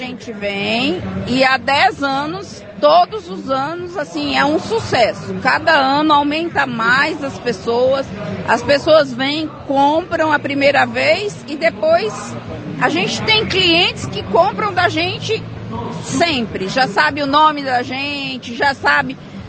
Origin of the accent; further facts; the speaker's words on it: Paraná, Brazil; porque eu mesmo sou paranaense.